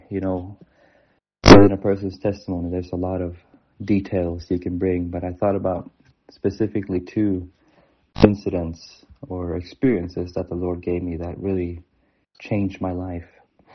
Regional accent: Norway; English is a second language; So I'm from Norway in the church in Vardal

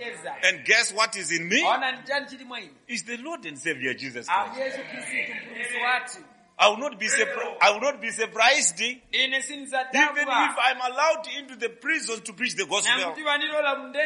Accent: Zimbabwe; So I told him I come from Zimbabwe.

